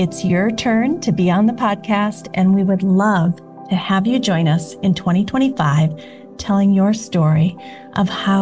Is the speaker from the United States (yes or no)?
yes; Midwest, United States; also born or lived in California; I was a Midwesterner, moved to California for almost 30 years, and then about a year ago came back home.